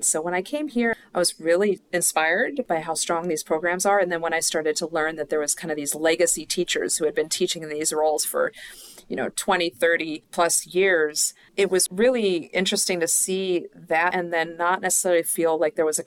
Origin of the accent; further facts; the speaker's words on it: Chicago, Illinois, United States; also born or lived in Pittsburgh / Ohio / California; I was born in Pittsburgh and all my extended family was always there growing up, but mostly grew up in Chicago, lived a little bit in Ohio and a little bit in California, but mostly in Chicago, which is where my dad was from.